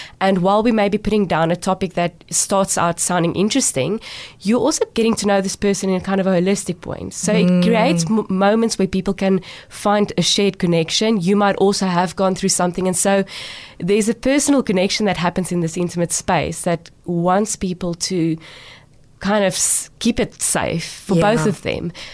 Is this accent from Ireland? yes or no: no; Free State, South Africa; born there; I was born in the Free State in a very conservative Afrikaans family.